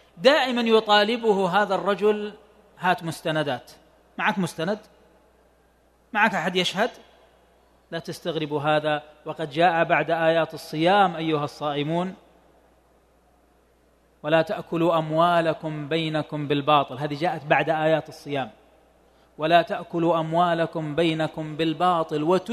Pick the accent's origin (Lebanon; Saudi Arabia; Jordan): Saudi Arabia; Tabuk, Tabuk Province; عندنا في تبوك